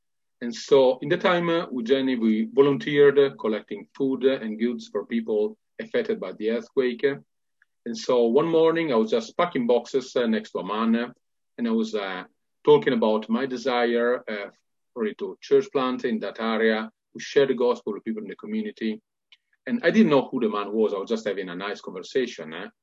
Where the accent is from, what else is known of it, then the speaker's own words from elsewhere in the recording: Bologna, Emilia-Romagna, Italy; English is a second language; So in Bologna, which is my hometown, I grew up in Bologna.